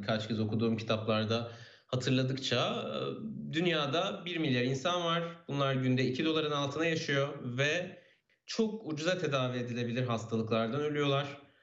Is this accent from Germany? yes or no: no; Istanbul, Turkey; İstanbul Güngören'de büyüdüm. Galatasaray Lisesi'ni bitirdim.